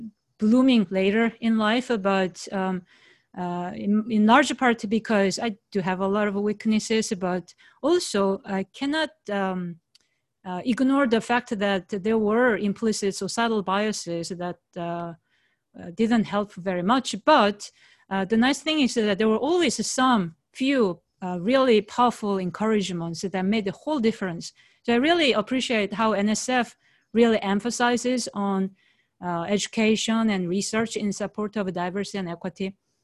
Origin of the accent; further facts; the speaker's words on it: South Korea; English is a second language; moved away as an adult; now in United States; But so I'm from South Korea.